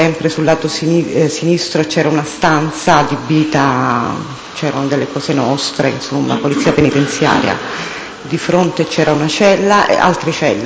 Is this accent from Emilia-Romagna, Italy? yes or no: no; Palermo, Sicily, Italy; born there; sono nata a Palermo il 7/1/66.